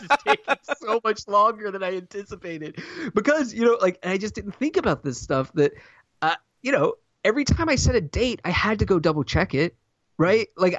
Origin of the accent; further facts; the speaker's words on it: the South, United States; I have no idea. I'm from the South, Josh.